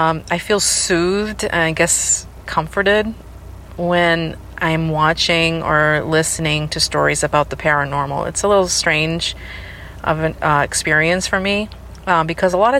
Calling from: New Bedford, Massachusetts, United States; I'm calling in from New Bedford, Massachusetts.

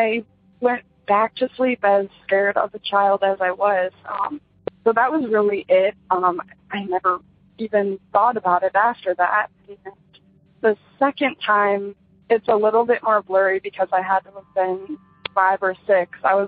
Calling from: Michigan, United States; I'm calling from Michigan.

